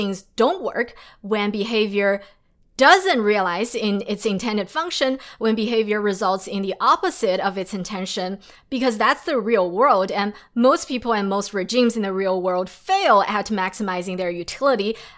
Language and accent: English; China; I grew up in China